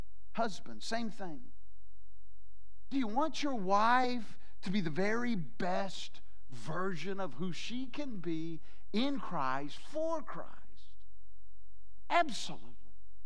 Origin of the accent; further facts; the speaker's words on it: Michigan, United States; Little church, I grew up in Michigan.